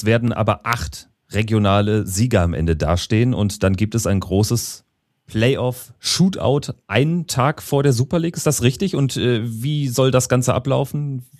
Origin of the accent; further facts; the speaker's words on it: Bavaria, Germany; Das heißt, theoretisch kann ich als Oberbayer in Österreich Turniere spielen